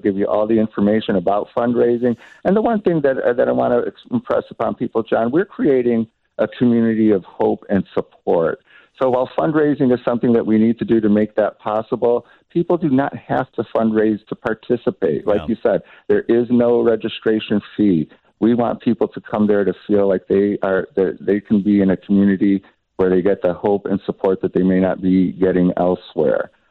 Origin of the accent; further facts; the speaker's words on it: Chicago, Illinois, United States; I grew up in Chicago. I'm a Southside kid at heart.